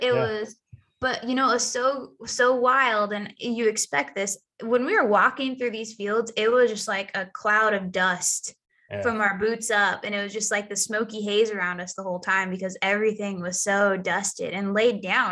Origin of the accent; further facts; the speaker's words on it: Kansas, United States; So I grew up in Southwest Kansas, so I know the wind blows like no other.